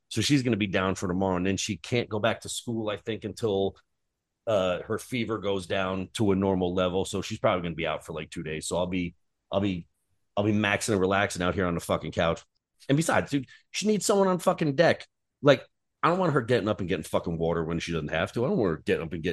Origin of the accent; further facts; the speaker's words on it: New Jersey, United States; I'm freakishly good at fucking bocce ball, but it's probably because I'm Italian from North Jersey.